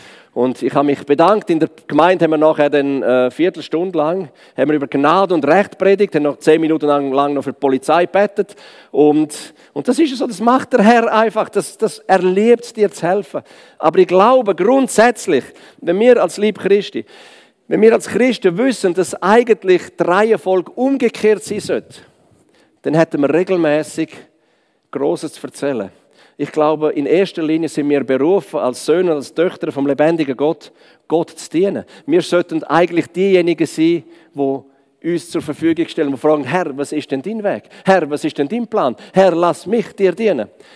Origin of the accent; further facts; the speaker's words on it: Switzerland; als Schweizer weiss man, man überfährt keine doppelte Sicherheitslinie